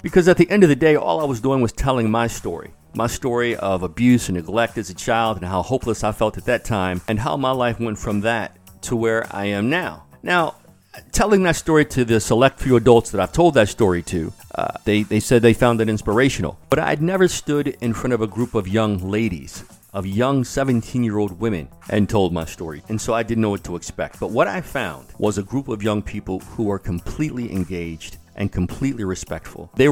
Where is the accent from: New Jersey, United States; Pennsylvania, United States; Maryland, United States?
Maryland, United States; Baltimore; although I was born and raised in Baltimore, I left here while I was in the military and was gone for quite some time.